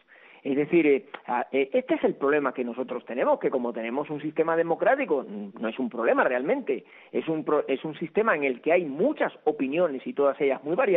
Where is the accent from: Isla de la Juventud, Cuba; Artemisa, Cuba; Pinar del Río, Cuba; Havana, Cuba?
Artemisa, Cuba; San Antonio de los Baños; que empezara en San Antonio de los Baños, mi pueblo querido, donde tengo mi familia